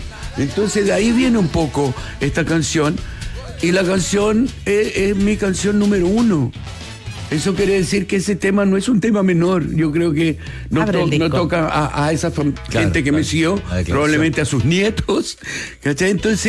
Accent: Brazil; moved away; cuando yo me vine de Brasil, año 91, que empecé a llegar, venir

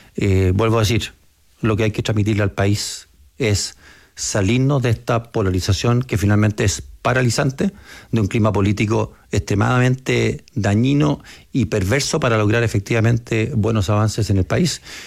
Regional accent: Chile; lo que yo espero que predomine en nuestra vocación como chilenos

